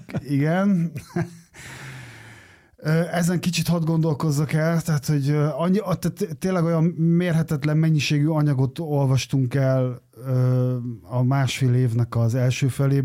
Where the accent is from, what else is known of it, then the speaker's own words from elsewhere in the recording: Miskolc, Borsod-Abaúj-Zemplén, Hungary; born there; moved away as an adult; now in Budapest, Hungary; Én Miskolcon születtem, és hát most már nagyjából ugyanannyit éltem itt, mint Miskolcon. Még a 20-as éveimben költöztem föl. Hát főiskolára jöttem, és aztán itt ragadtam.